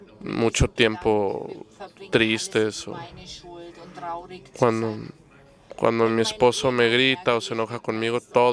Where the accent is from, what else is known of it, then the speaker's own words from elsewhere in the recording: China; Yo vengo de China